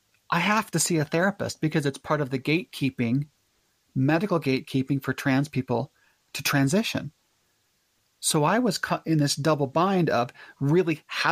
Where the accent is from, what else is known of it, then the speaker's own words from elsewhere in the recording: Utah, United States; I was raised in Cache Valley in the 80s. I graduated from Mountain Crest High School in 1987.